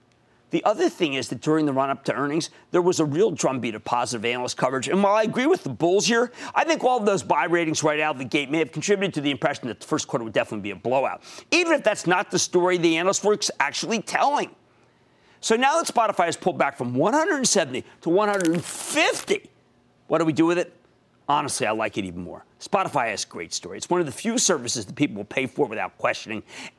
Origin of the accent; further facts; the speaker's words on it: New Jersey, United States; Miles in my home state of New Jersey.